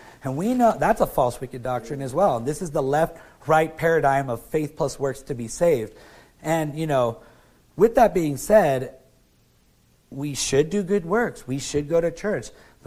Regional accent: Kauai, Hawaii, United States; because I moved here from Arizona, from Kauai in the Hawaiian Islands. And this man has just started a ministry in the island of Kauai, where I'm from

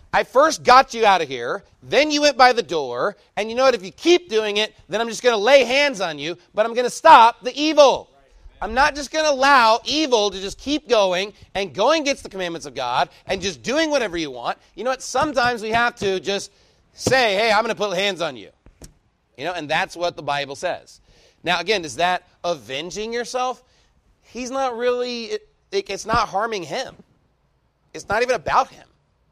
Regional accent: Canyon, Texas, United States; And when I grew up in Canyon, I don't know what it's like here, actually, but in Canyon we have dumpsters in the alley.

